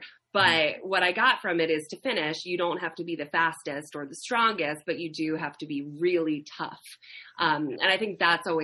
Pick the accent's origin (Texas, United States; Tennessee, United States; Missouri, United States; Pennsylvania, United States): Pennsylvania, United States; Philadelphia; I didn't. I'm from Philadelphia originally.